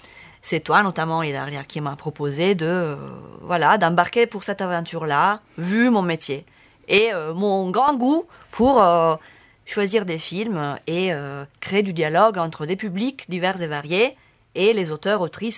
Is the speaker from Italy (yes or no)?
yes; Emilia-Romagna, Italy; French is a second language; Moi, je viens de Romagne, c'est-à-dire, c'est le département de Ravenne, dans mon cas, notamment la ville de Faenza.